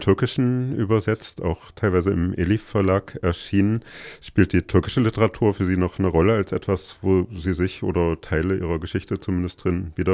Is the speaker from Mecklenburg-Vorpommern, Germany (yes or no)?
no; Kassel, Hesse, Germany; born there; ich bin in Kassel geboren